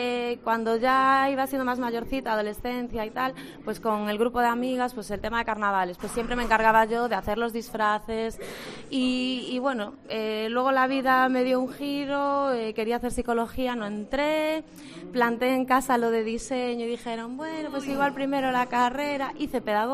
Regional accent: Ferrol, Galicia, Spain; now in Santiago de Compostela, Spain; soy de Ferrol, pero soy de aquí.

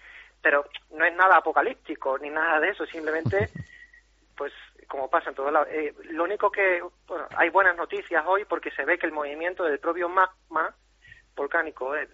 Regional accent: Extremadura, Spain; now in Iceland; yo soy extremeño

